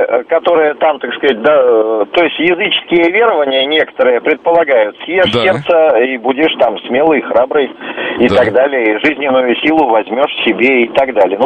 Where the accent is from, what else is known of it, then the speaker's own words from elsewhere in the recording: Western Siberia, Russia; Ну, я из Западной Сибири